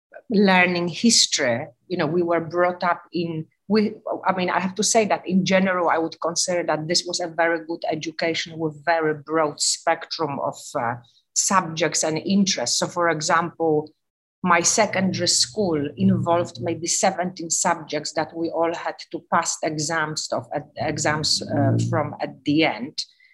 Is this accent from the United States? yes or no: no; Poland; English is a second language; So paradoxically, I do have very good memories of living in Poland and my childhood.